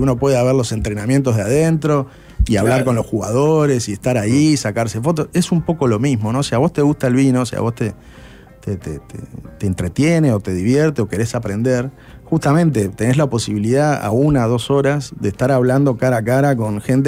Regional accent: Uruguay; Nosotros creo que como uruguayos tenemos un debe también de volver a acercarnos al Tanat

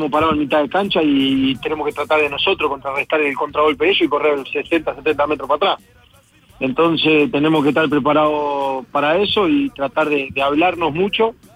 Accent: Colón, Montevideo, Uruguay; Sí, de Colón.

